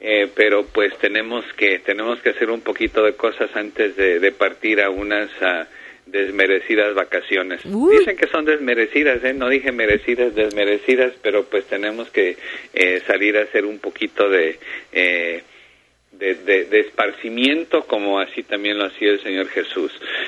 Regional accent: Ecuador; El segundo grupo étnico más grande en toda España somos nosotros los ecuatorianos.

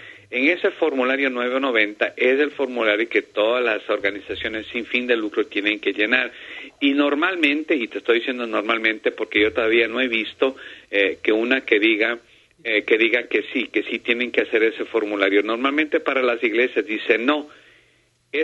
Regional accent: Ecuador; yo soy ecuatoriano, obviamente

